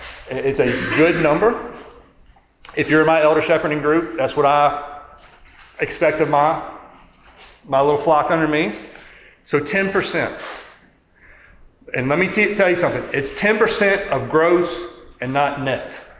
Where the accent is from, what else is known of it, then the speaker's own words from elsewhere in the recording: Georgia, United States; now in Louisiana, United States; I'm from Georgia. I didn't know about driving school. Here in Louisiana, you got to go to driving school to get your license.